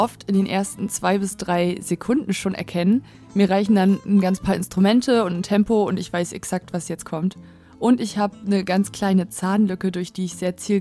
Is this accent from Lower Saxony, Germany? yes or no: yes; Varel, Lower Saxony, Germany; now in Oldenburg, Germany; Ich wohne in Oldenburg und ich komme eigentlich aus Varel.